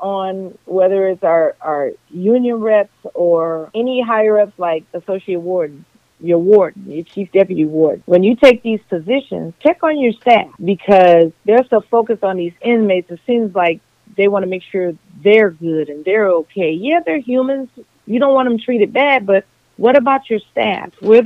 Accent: California, United States; Now, when I get to the institution, there's way more people because I'm from the Bay Area.

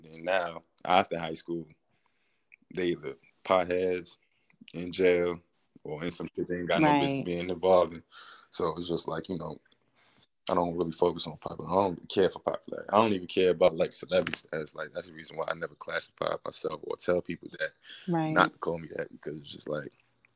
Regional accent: Brooklyn, New York, United States; Like, I was born and raised in Brooklyn overall, but I started out in Bed-Stuy first, and then like when I at 15 I moved to East New York, which was even more dangerous than Bed-Stuy

